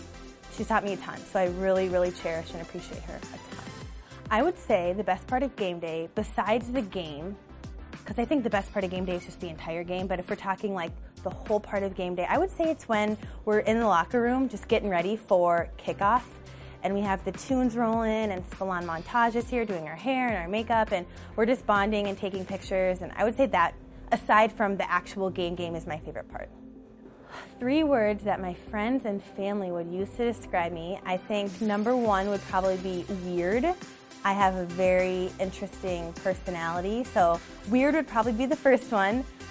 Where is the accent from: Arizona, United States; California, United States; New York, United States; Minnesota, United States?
Minnesota, United States; Prairie Lake; I'm from Prairie Lake, Minnesota, and this is my third year as a Minnesota Vikings cheerleader.